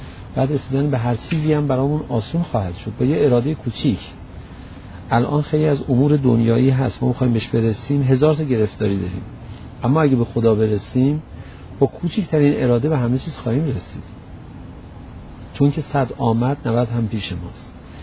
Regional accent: Iran; اینم که میدید ما ایرانی هستیم

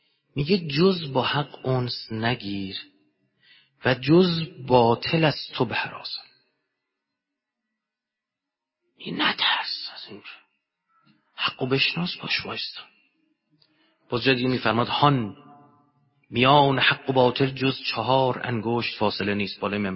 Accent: Iran; مردم دنیا نسبت به ما ایرانی ها چه شناختی دارن؟

